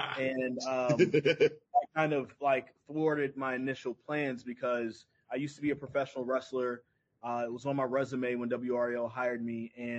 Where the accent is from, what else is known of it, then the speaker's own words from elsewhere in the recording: Greensboro, North Carolina, United States; I'm from North Carolina as well. But I'm from Greensboro. So when I think of school wrestling, I think of Greensboro Coliseum. I think of all that. That's where I came from.